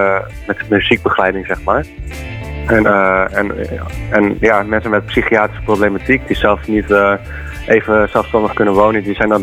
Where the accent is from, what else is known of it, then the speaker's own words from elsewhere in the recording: Wognum, North Holland, Netherlands; ik kom uit Wognum, zoals vlakbij Horen.